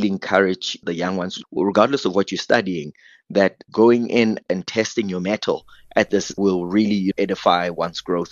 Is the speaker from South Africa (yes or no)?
yes; Mamelodi, Gauteng, South Africa; Is, as I said, I come from Mamelodi.